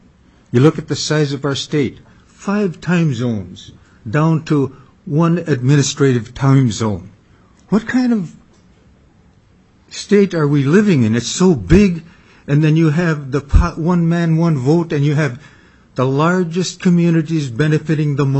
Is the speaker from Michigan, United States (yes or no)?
no; Unalakleet, Alaska, United States; born there; I was born in Unalakleet, Alaska in 1941. I have watched Alaska grow since statehood.